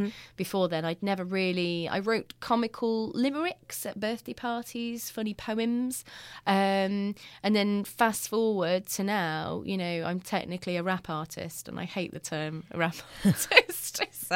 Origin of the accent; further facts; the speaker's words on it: Chester, North West England, United Kingdom; now in Lincolnshire, United Kingdom; So I was born in Chester. So from Cheshire. I'm a Cheshire girl, really.